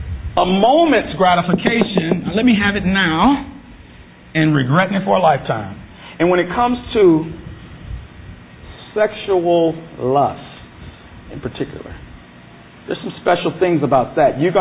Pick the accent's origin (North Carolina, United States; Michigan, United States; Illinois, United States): Illinois, United States; Chicago; now in Minneapolis, United States; I grew up in Chicago on the south side, man.